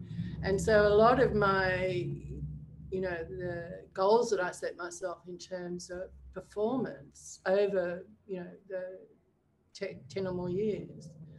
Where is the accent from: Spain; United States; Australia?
Australia; Albury, New South Wales; back to my hometown at 44 with the drinking problem.